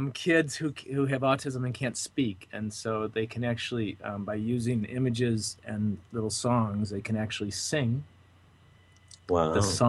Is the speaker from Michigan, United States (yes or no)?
yes; Detroit, Michigan, United States; Well, you know, I grew up in Detroit, which was in the 60s and early 70s. It was a huge music town, as we know.